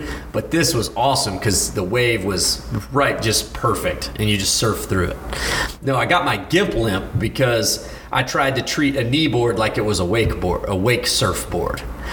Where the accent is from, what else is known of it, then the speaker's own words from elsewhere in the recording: Port Neches, Texas, United States; I grew up in Port Neches, so I've got tons of friends whose homes were flooded.